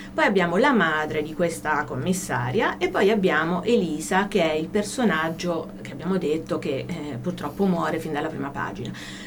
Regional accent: Perugia, Umbria, Italy; In quanto perugina, il lago è stato il mio mare, no? Da ragazzina

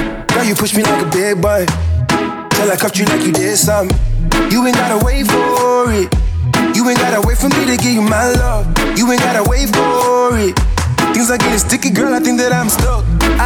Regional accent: Viterbo, Lazio, Italy; io vengo da Viterbo, che è una delle famose città termali

